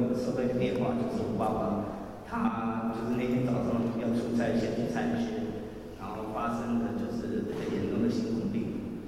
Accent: United States; 啊，我是在美国出生长大的 A B C

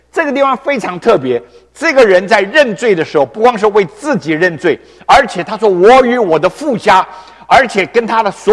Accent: China; 我们原来从中国来到这边的时候

